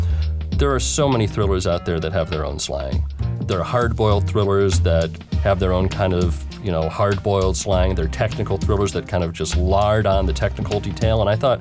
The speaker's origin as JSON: {"language": "English", "town": "Chicago", "region": "Illinois", "country": "United States", "tie": "born or raised there", "said": "Growing up in Chicago, I saw a lot of clowns perpetrated on the street."}